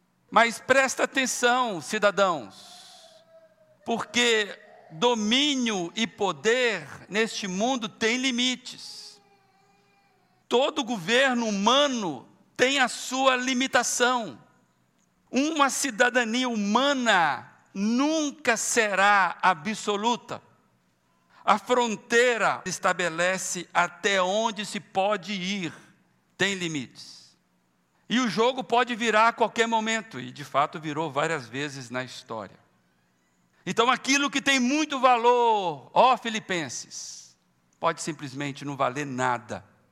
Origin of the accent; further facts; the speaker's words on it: Minas Gerais, Brazil; a minha terra lá em Minas, mandou e manda ainda muita gente para os Estados Unidos